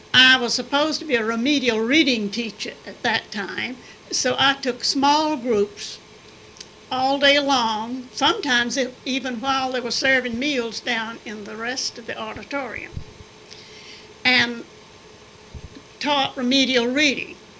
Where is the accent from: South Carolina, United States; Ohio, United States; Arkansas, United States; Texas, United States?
South Carolina, United States; I grew up in South Carolina, and I went to Winthrop College and got my degree for teaching.